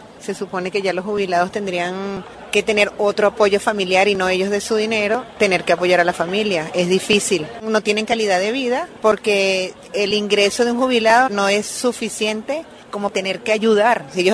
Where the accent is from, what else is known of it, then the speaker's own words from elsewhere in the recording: Venezuela; moved away as an adult; Yo soy venezolana, tengo un año acá, me vine por la situación de mi país porque no está fácil.